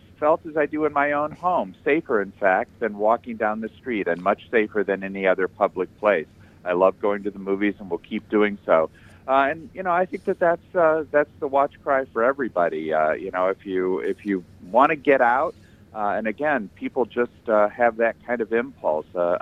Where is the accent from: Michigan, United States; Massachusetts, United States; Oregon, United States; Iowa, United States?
Michigan, United States; Ann Arbor; Although I grew up in Ann Arbor, my parents were from the Ozarks in southwest Missouri. And I have 22 cousins that grew up in that environment.